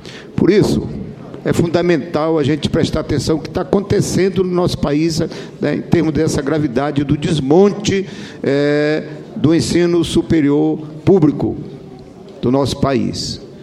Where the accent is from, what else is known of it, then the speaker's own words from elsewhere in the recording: Pará, Brazil; só lá no meu estado, há 100 anos, só tinha uma universidade, a UFPA.